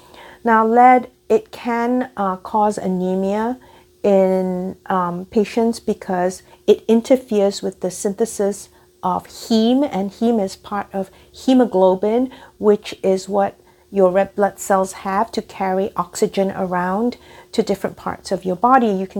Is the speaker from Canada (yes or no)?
no; Singapore; growing up in Singapore